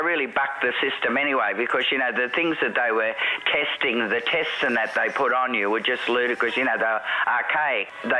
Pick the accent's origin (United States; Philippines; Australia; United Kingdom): Australia; Balmain, New South Wales; I grew up in Balmain.